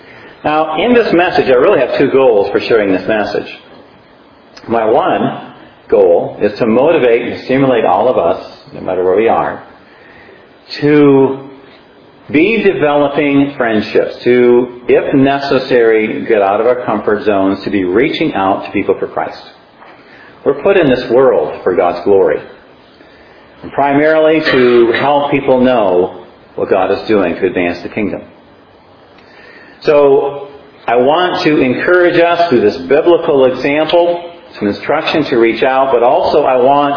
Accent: Northeast, United States; born there; I was born in Northeast United States, farming communities, meat and potatoes type of person.

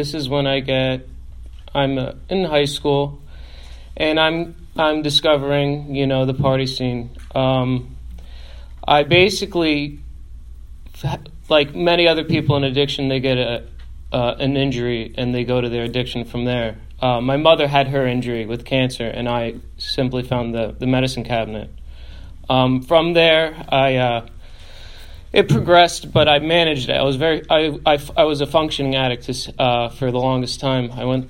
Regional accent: Franklin Lakes, New Jersey, United States; I grew up in Franklin Lakes, New Jersey. Easier put is where the housewives are from. So it is a wealthy town, top three in New Jersey.

